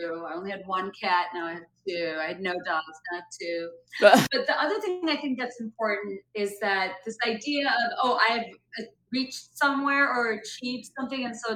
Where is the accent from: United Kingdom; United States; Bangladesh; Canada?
Bangladesh; if you had told little brown girl … growing up in Bangladesh